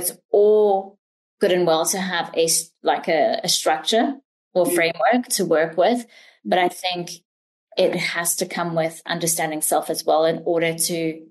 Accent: South Africa; Okay, so growing up in South Africa

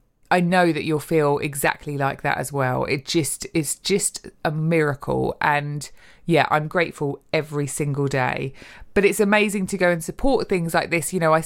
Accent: London, United Kingdom; although I'm from London originally, we don't live there anymore

